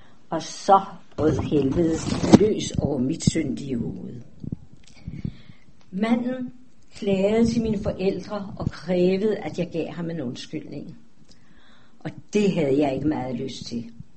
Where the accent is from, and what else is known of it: Darmstadt, Hesse, Germany; born or raised there; Danish is a second language; now in Denmark